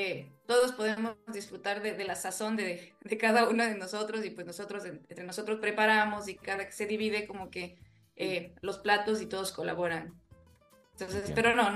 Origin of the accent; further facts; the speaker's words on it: Ecuador; todos los eventos que hemos realizado como ecuatorianos